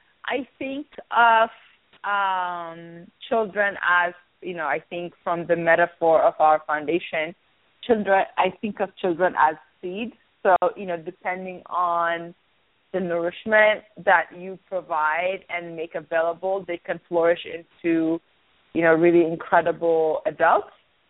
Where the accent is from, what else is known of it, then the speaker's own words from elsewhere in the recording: Ethiopia; I grew up in Ethiopia and I went to school in Ethiopia